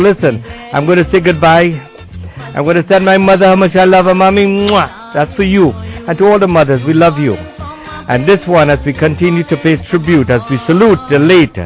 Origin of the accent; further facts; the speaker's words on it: Trinidad & Tobago; I'm from Trinidad and Tobago, and I'm proud to be brown.